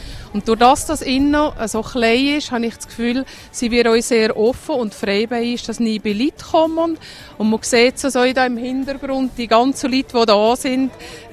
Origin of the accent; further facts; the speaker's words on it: Zürich, Zurich, Switzerland; Ich bin zwar in Zürich aufgewachsen, aber ich war hier die Heimat.